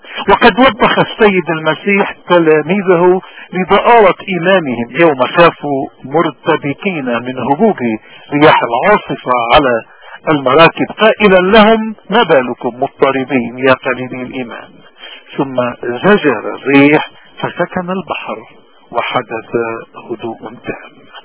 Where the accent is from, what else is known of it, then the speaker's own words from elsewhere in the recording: Lebanon; فسلحنا به كلبنانيين منذ 7000 سنة ولازلنا